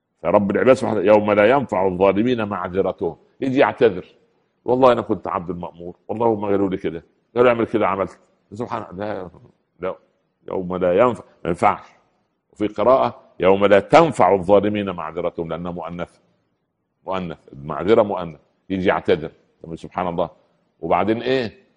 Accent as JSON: {"language": "Arabic", "region": "Upper Egypt", "country": "Egypt", "said": "يعني مثل عمي عندنا في الصعيد يقولوا ايه"}